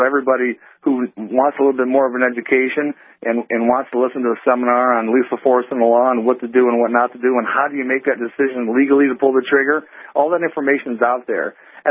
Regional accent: Ohio, United States; We got Virginia. Of course, we have my home state of Ohio.

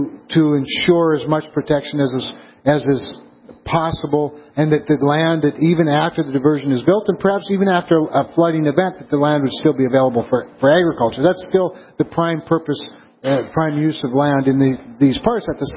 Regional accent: Kindred, North Dakota, United States; I grew up in Kindred. My mom still lives in Kindred, and I still have a brother and his family there.

